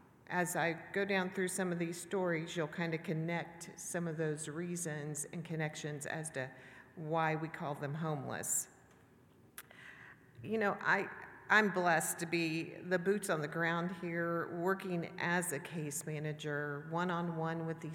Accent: Indiana, United States; I was born and raised in Wabash County, me and my husband, Jeff.

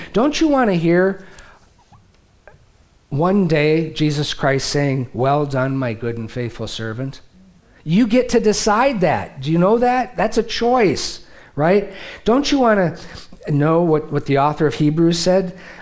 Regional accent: Detroit, Michigan, United States; Now, I grew up in the Detroit area where a lot of automotive workers, and back then, they were paying them really good.

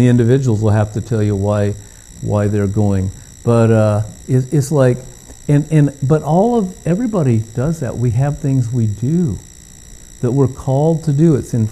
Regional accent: Lowell, Massachusetts, United States; I went to school with him. We grew up in Lowell together.

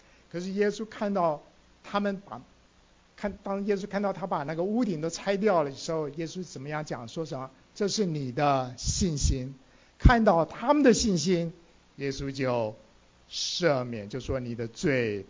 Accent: China; 但是我们中国人也说什么？论心，什么？论心没有完全人，对不对？

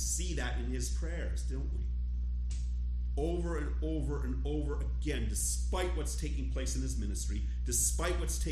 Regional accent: United States; born there; I was born in America, went to Sunday school when I was a little kid, so I'm a Christian, right?

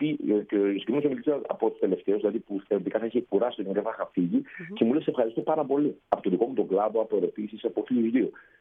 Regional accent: Central Macedonia, Greece; Είμαι από τη Βόρεια Ελλάδα, από την περιοχή της Θεσσαλονίκης και πάντα τιμώ από την πλευρά της μητέρας μου για την περιοχή της Κοζάνης

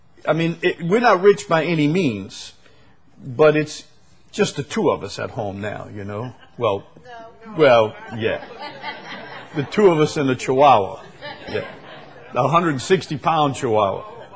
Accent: Louisiana, United States; I grew up down in St. Bernard Parish. I remember as a kid living in a tract house, no air conditioning.

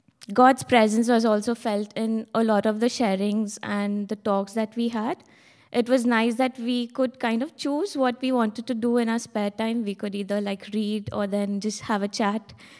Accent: India; moved away as an adult; now in London, United Kingdom; from India, and I moved to London 6 months ago for work

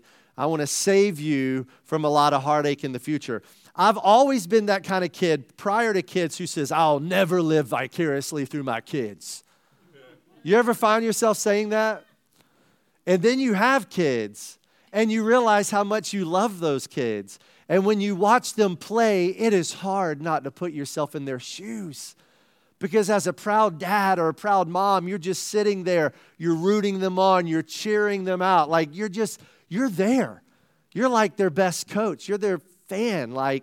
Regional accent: South Carolina, United States; Like, growing up in South Carolina, you just had one league.

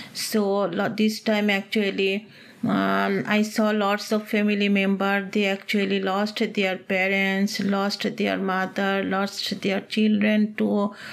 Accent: Bangladesh; English is a second language; So I'm telling I'm from Bangladesh. So when I was actually like grade four, I think I was like 9 or 10 years old. This time one big war is happened in Bangladesh in 1971.

